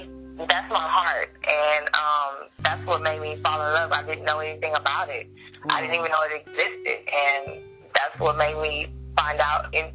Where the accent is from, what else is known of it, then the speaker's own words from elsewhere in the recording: Houston, Texas, United States; Born and raised. I never left.